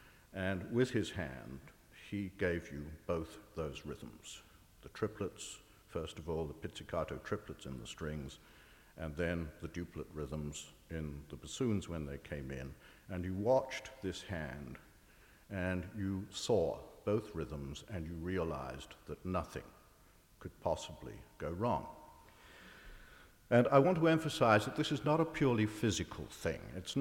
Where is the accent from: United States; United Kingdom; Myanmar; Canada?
United Kingdom; England; Okay, well, I grew up in England. And I grew up as an English snob, an English musical snob at any rate.